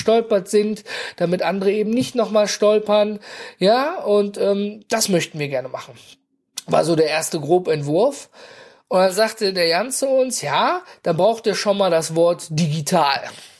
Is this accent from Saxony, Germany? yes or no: no; North Rhine-Westphalia, Germany; Und ich komme ja aus dem Ruhrgebiet, ne?